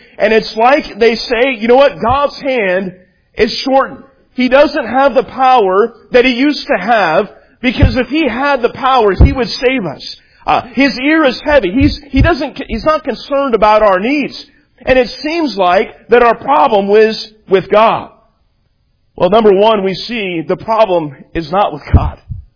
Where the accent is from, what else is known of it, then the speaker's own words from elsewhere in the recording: Kansas, United States; born there; I'm a big Kansas City Royals fan. I was born in Kansas. My grandfather was a big Royals fan